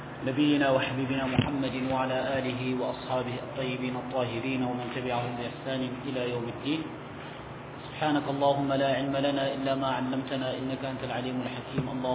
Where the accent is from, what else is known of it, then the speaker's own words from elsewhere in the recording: Borno, Nigeria; هنين في بلادنا نيجيريا وفي برنو هنين